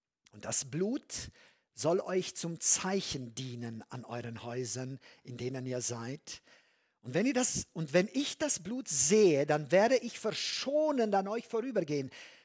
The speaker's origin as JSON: {"language": "German", "region": "Transylvania", "country": "Romania", "tie": "born or raised there", "said": "Ich erinnere mich als Kind, da konnte ich nie dabei sein bei so einer Schlachtung. Bei uns in Siebenbürgen in Rumänien war es üblich, an Ostern"}